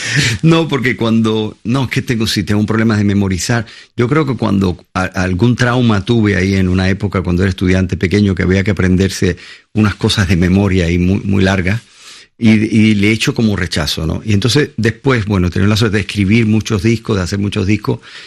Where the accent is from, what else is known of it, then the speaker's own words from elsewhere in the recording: Cuba; La vida de los cubanos no es nada fácil. Hoy, sobre todo, vivimos un deterioro de la sociedad increíble